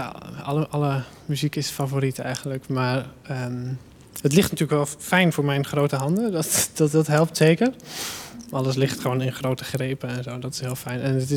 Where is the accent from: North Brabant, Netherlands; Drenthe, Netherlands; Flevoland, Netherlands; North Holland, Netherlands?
North Brabant, Netherlands; Veghel; born there; now in The Hague, Netherlands; ik ben geboren in Veghel, dus in Brabant. En zo ben ik in Den Haag terechtgekomen via een docent. En nu woon ik nog steeds in Den Haag, dus ja.